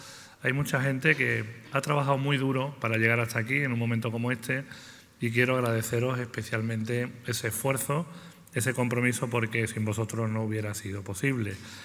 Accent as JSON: {"language": "Spanish", "town": "Sanlúcar de Barrameda", "region": "Andalusia", "country": "Spain", "said": "soy de Sanlúcar de Barrameda, soy andaluz"}